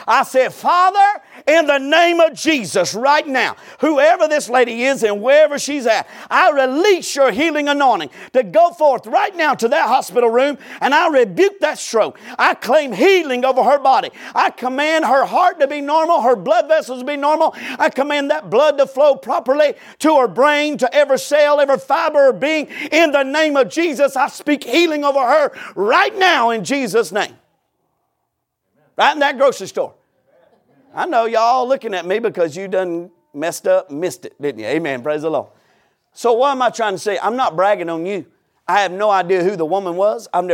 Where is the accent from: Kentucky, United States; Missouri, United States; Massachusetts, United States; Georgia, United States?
Georgia, United States; and I'm from Georgia, so I like sweet tea.